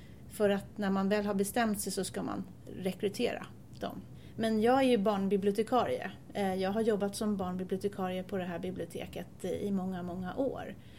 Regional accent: Täby, Stockholm County, Sweden; now in Tyresö, Sweden; Nej, jag kommer från Täby ursprungligen.

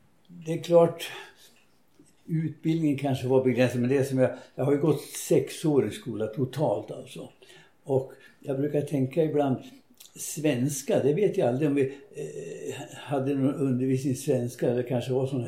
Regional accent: Tyngsjö, Dalarna County, Sweden; Jag kommer från en ort som heter Tyngsjö och hör till Malungs kommun. 50 kilometer söder om Malung är jag uppväxt.

